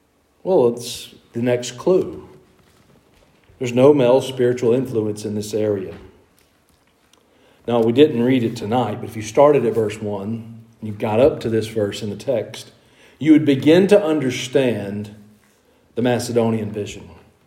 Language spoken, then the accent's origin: English; Georgia, United States; I grew up in North Georgia.